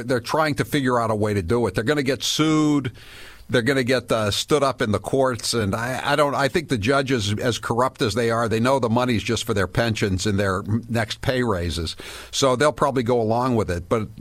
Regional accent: New England, United States; moved away as an adult; now in Florida, United States; And I'm from New England. I was born there. But just because I was born there, do I have to die there?

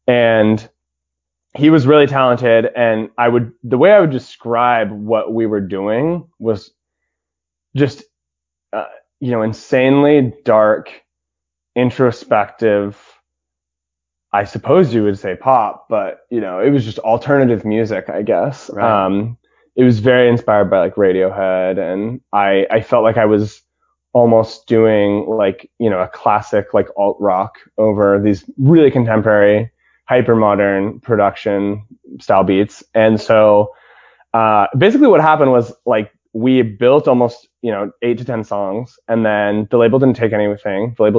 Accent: Pasadena, California, United States; So I live here in Los Angeles. I grew up in Los Angeles. I grew up in a suburb of LA called Pasadena.

